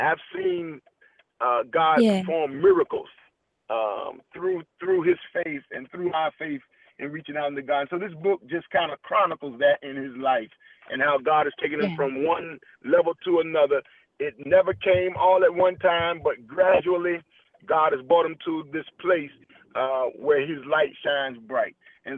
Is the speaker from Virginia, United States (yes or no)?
yes; Virginia, United States; Well, let me tell you, I'm from Virginia. I'm born and raised right here